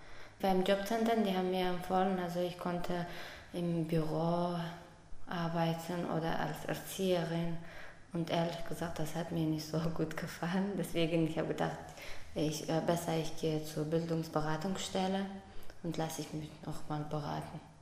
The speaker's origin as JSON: {"language": "German", "country": "Armenia", "tie": "born or raised there", "second_language": "German", "moved": "as an adult", "lives_now": "Germany", "said": "Ich bin jetzt 32 Jahre alt. Ich bin in Armenien geboren. Da habe ich meinen Schulabschluss und meine Ausbildung abgeschlossen. Und seit 10 Jahren bin ich in Deutschland."}